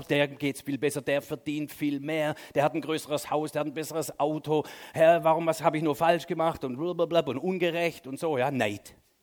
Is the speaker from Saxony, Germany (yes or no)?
no; Baden-Württemberg, Germany; Also ich bin Schwabe.